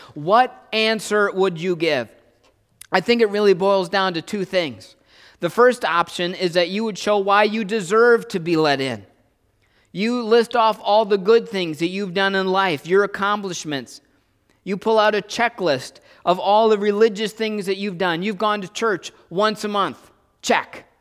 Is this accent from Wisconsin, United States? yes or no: yes; Wisconsin, United States; I've been here in Wisconsin, I grew up here in Wisconsin, the dairy state